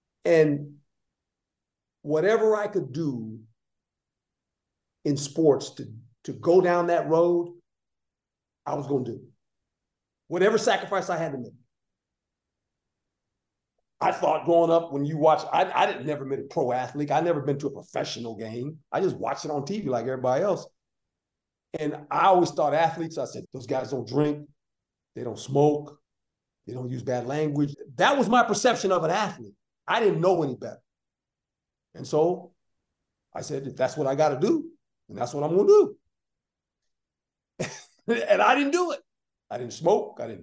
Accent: Seaside, California, United States; I got bussed from Seaside. I grew up in Seaside. I got bussed to Monterey High.

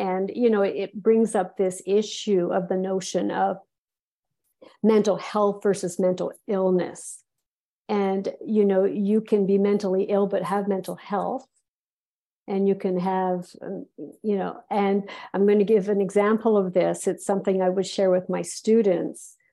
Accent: Canada; including being a Canadian

